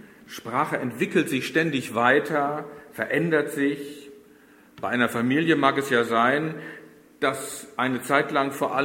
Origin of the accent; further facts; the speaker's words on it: Oldenburg, Lower Saxony, Germany; born there; meine Vatersprache ist Plattdeutsch. Meine Frau ist zwar in Oldenburg geboren, so wie ich